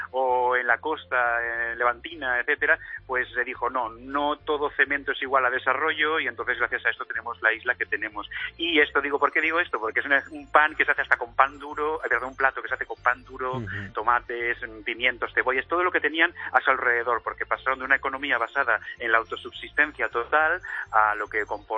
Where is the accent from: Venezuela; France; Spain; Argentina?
Spain; Barcelona, Catalonia; born or raised there; moved away as an adult; now in Formentera, Spain